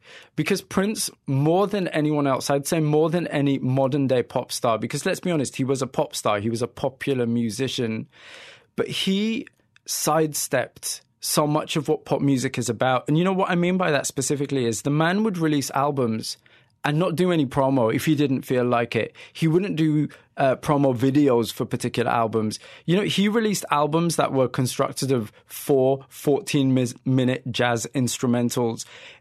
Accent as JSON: {"language": "English", "region": "Yorkshire and the Humber", "country": "United Kingdom", "tie": "born or raised there", "said": "I grew up in Yorkshire, in predominantly South Asian Muslim community. I'm from a Pakistani Muslim background."}